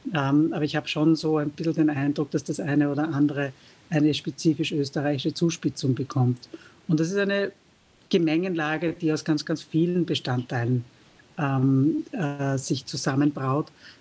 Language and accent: German; Australia; now in Austria; für mich als Australierin ist das österreichische Unabhängigkeitsverständnis nicht nachvollziehbar